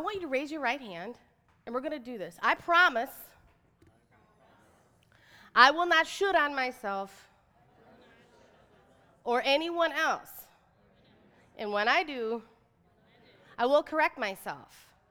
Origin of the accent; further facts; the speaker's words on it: Detroit, Michigan, United States; I'm from Detroit. I know I seem really Southern.